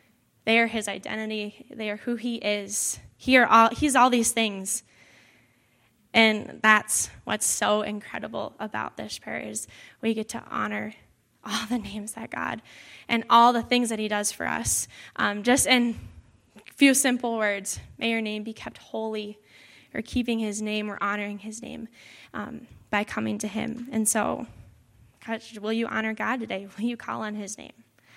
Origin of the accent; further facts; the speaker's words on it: Hudson, Wisconsin, United States; also born or lived in Oakdale, Minnesota; Growing up, everyone called me … That's just what everyone called me. I grew up in Hudson, and so that's what everyone called me there. Then I moved to Oakdale, Minnesota.